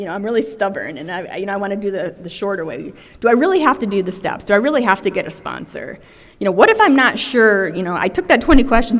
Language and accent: English; Michigan, United States; I'm from Michigan, right? And Michigan people are super nice.